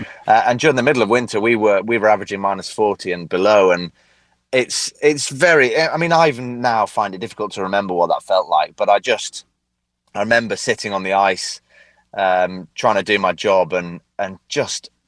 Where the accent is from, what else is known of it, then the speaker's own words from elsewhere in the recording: North West England, United Kingdom; Well, I grew up in the Lake District, and it's a beautiful area in the north of England with lots of lakes and lots of high mountains, and it's on the coast, and it's just heaving with wildlife.